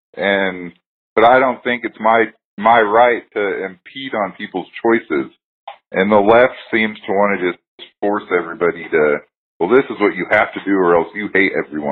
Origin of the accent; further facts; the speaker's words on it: Oregon, United States; because I'm originally from Oregon